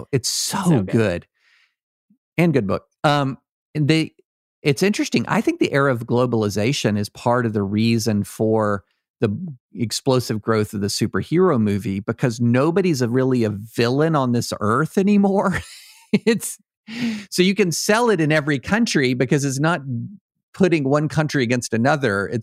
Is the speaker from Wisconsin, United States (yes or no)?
no; Georgetown, Kentucky, United States; And by the way, I grew up in Georgetown, Kentucky, which is just north of Lexington.